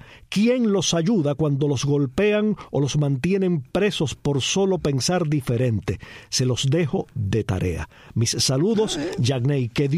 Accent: Cuba; Como cubana me duele mucho toda esta situación

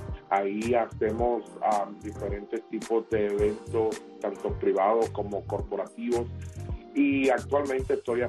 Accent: Cuba; moved away; Salí de Cuba hace muchos años

